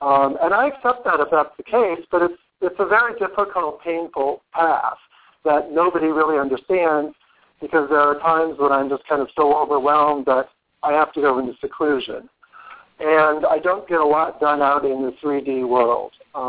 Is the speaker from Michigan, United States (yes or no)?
yes; Michigan, United States; I also wanted to say to your guest that I grew up in Michigan, so love that Michigan energy.